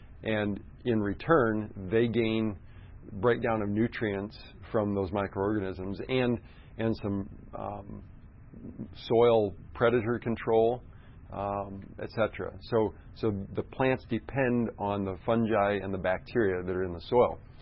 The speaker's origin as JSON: {"language": "English", "region": "Iowa", "country": "United States", "tie": "born or raised there", "said": "I grew up in Iowa, like I said, and when I was young, it was before the days of some tillage reform"}